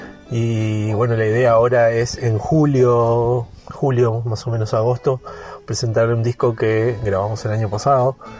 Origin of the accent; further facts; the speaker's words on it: Posadas, Misiones, Argentina; also born or lived in Buenos Aires; yo soy de Posadas, Misiones. En este momento estoy viviendo acá en Misiones, en Posadas también. Me volví a mi ciudad natal por una temporada. Pero bueno, estuve viviendo en Buenos Aires los últimos 16 años